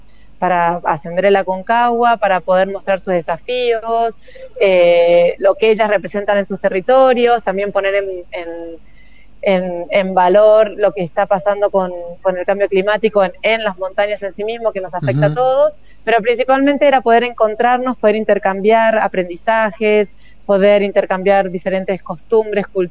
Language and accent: Spanish; Argentina; now in Chile; que soy argentina pero vivo en Chile ya hace unos años.